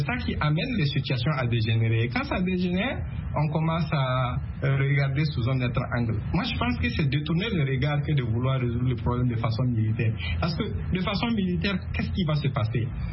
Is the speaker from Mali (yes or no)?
no; Falagountou, Sahel, Burkina Faso; moi, je viens de la région du Sahel. Je viens de Falagountou, c'est à quelques encablures de Gibo, et je connais très bien toute la zone.